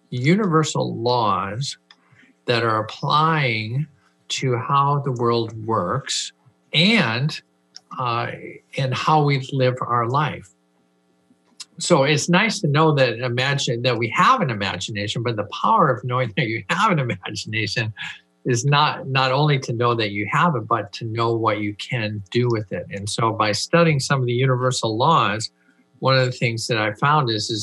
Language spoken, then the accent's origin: English; Minnesota, United States; I grew up in Minnesota. I kind of knew what North Dakota might be like.